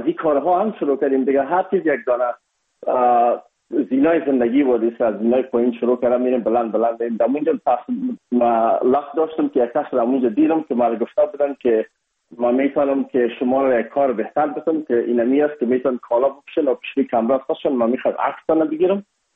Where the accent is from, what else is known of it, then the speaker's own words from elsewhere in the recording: Afghanistan; ما از افغانستان هستیم یکمک لهجه و فرق داشت